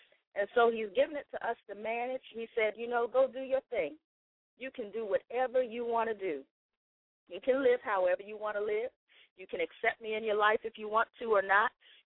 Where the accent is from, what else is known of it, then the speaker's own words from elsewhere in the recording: Washington, District of Columbia, United States; born there; And I was born in Washington, D.C., raised by godly parents. I was raised in the church, and I thank God for that.